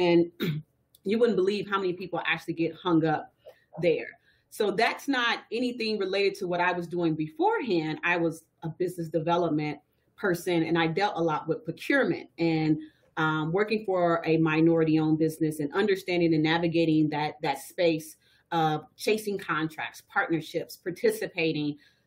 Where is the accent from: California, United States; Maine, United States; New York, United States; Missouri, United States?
Missouri, United States; Kansas City; So I'm born and raised in Kansas City. I consider myself a product of Prospect. I was born at Research. I actually still live in the same neighborhood that I grew up in.